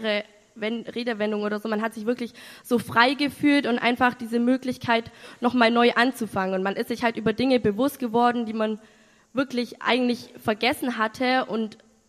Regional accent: Bavaria, Germany

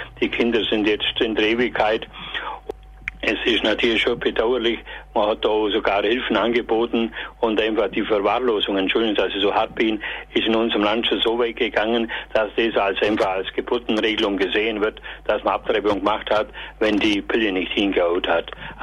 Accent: Bavaria, Germany; ich komme aus dem Oberallgäu

